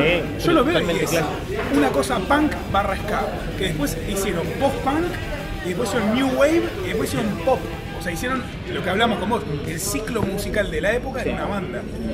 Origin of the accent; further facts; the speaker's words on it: Buenos Aires, Argentina; Nosotros somos de Buenos Aires.